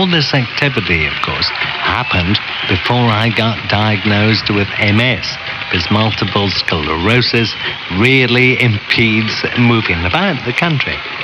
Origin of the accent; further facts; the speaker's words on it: Edinburgh, Scotland, United Kingdom; very fitting that we should be working together once again in Edinburgh, because not only is this my hometown